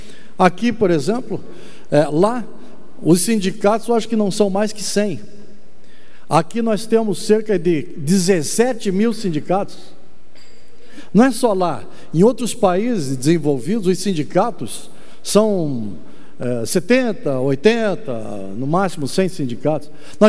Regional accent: Joinville, Santa Catarina, Brazil; somos da Manchester Catarinense.

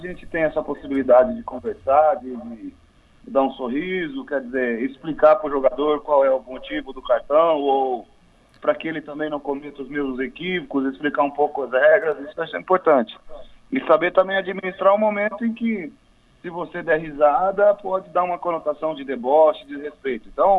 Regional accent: Londrina, Paraná, Brazil; born there; eu estou na minha cidade natal, que é Londrina, aqui no interior do Paraná.

